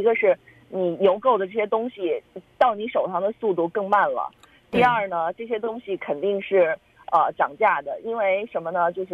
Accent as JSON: {"language": "Chinese", "country": "China", "said": "我们中国人大家都知道有一句话叫做开源节流"}